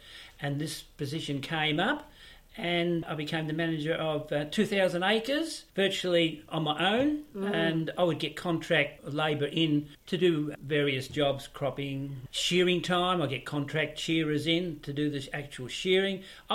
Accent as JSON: {"language": "English", "town": "Seymour", "region": "Victoria", "country": "Australia", "tie": "born there", "also_born_or_lived": "Deans Marsh", "said": "I was born on a dairy farm that my parents owned. We were living at Dean's Marsh in Victoria. But before that, I was born in Seymour, Victoria, which is where my parents first started farming."}